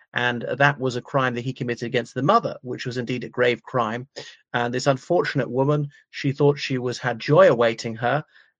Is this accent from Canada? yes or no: no; Ireland; from Ireland.